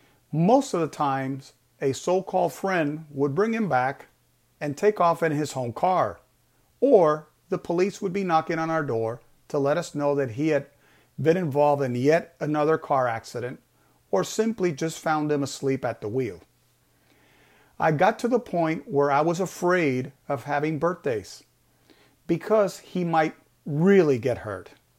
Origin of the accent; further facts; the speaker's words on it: Puerto Rico; I grew up in Puerto Rico, as many of you may know. Being an only child, I was the main focus of our household.